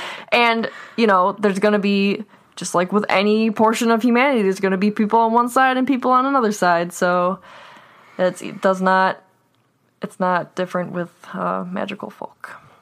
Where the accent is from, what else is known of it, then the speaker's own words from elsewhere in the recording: United States; I know I'm American